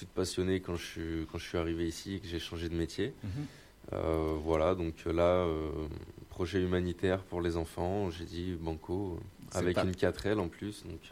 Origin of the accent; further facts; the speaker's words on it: Mayotte; now in France; Ouais, je viens de loin, je viens de Mayotte, du coup.